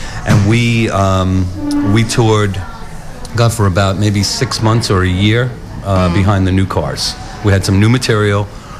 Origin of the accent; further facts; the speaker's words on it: Staten Island, New York, United States; and I grew up in Staten Island, which is very close to New Jersey.